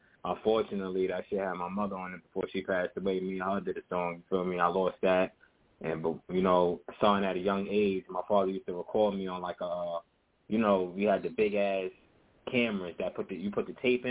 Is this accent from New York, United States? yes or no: yes; Astoria, New York, United States; But yeah, man … I'm from Astoria, Queens, man. I've been doing music since a young age